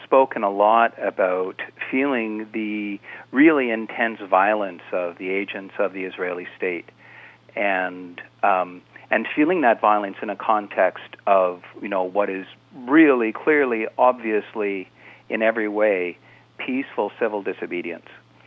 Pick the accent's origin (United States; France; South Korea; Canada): Canada; particularly as a Canadian